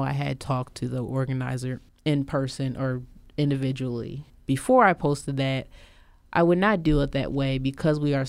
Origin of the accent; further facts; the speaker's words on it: Abingdon, Maryland, United States; also born or lived in Baltimore; I'm from Harford County. My parents are from Baltimore. I was born actually right across the street at Mercy. But I grew up in Harford County, Abingdon, Edgewood area.